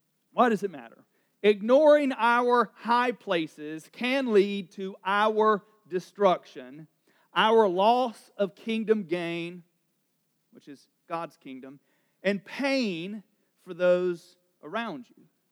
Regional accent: North Carolina, United States; accent: Southern; a little southern there, I know. I am from North Carolina, comes out every now and again.

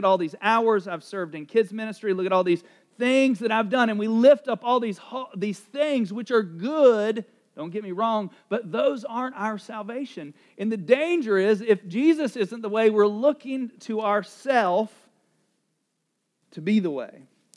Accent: the South, United States; I mean, I grew up in the South.

